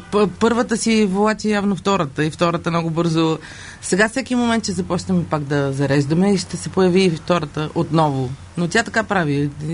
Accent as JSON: {"language": "Bulgarian", "town": "Vidin", "region": "Vidin Province", "country": "Bulgaria", "accent": "northwestern dialect", "said": "Това е северозападен диалект, аз съм от Видин."}